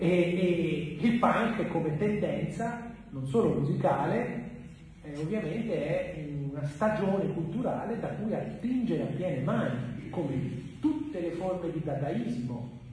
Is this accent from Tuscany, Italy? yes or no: yes; Viareggio, Tuscany, Italy; Io sono di Viareggio originariamente.